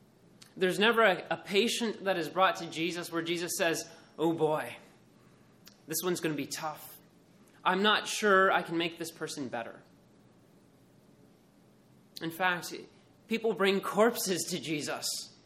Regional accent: Columbus, Ohio, United States; I'm from Columbus, Ohio, and I was thinking, well, what are people in Wisconsin like?

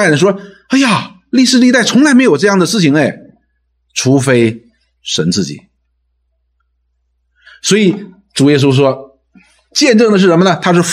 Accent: China; 什么叫大哉？就是我们中国人通常讲的呜呀，太惊奇了

